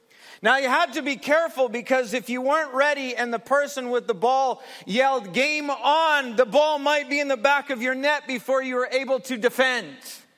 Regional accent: Canada; Shinny is the game that we play as Canadians.

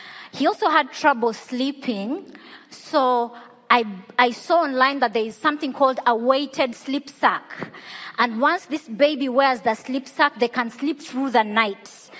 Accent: Uganda; And I come from Uganda

